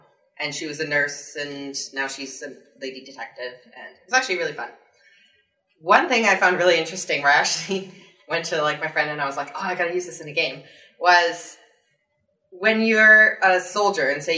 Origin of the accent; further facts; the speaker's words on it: Canada; Well, you know, I'm Canadian